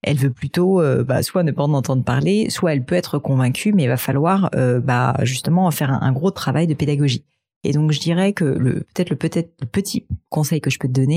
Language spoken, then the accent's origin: French; France; je suis pas cliente, mais je suis française.